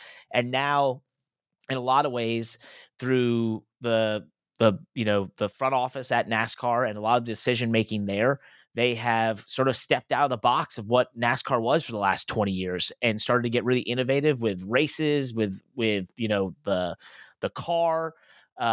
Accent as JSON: {"language": "English", "region": "Connecticut", "country": "United States", "said": "I mean, myself, I'm from Connecticut. I'm from Fairfield County, Connecticut. I'm one of four drivers, basically, that are from the Connecticut area."}